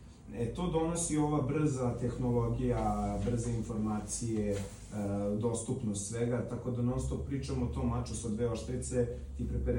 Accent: Belgrade, Serbia; sam rođen u Beogradu i živim u Beogradu

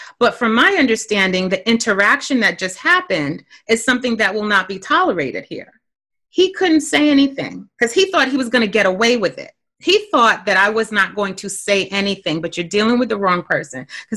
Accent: Brooklyn, New York, United States; now in Florida, United States; For those who don't know, I am originally from Brooklyn. Flatbush to be exact. But I said, you know what? I cannot bring Flatbush to Florida.

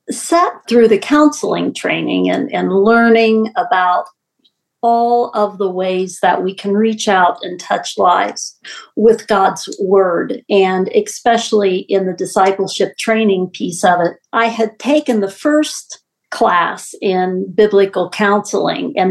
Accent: Portsmouth, Ohio, United States; I grew up in Portsmouth. I've always lived in Scioto County. I grew up in church.

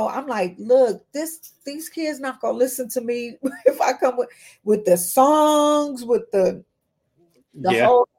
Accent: Detroit, Michigan, United States; now in Chicago, United States; I grew up in Detroit. Mm-hmm. It was Black. I went to Kentucky State University.

